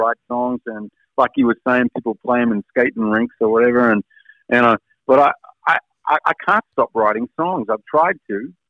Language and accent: English; Australia; being an Australian